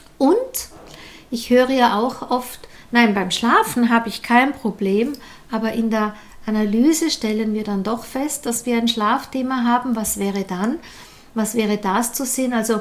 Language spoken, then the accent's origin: German; Tyrol, Austria; so eine Frosthen sind, wie wir das bei uns in Tirol sagen